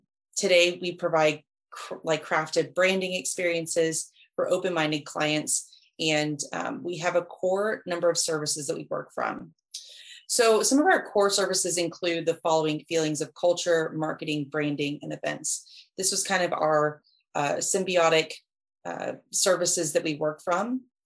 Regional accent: Florida, United States; It's a crazy state. We're actually from the Panhandle.

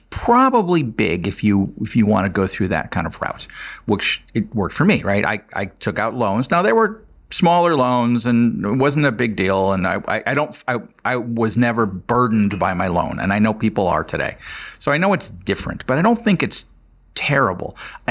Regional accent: United States; And, you know, as an American, you could take it nationalistically

